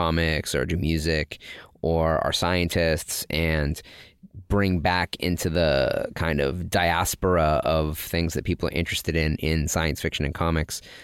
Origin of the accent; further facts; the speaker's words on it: Massachusetts, United States; I don't know if it's because I came from the Northeast.